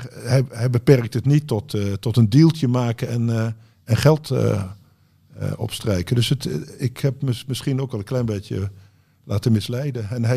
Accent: Haarlem, North Holland, Netherlands; Ja, als Haarlemmers onder elkaar natuurlijk.

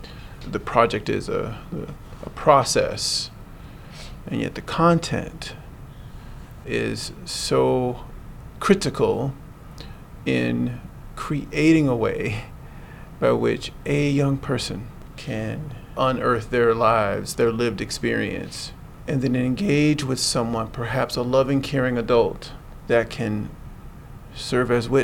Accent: Florida, United States; I'm from Florida, by the way

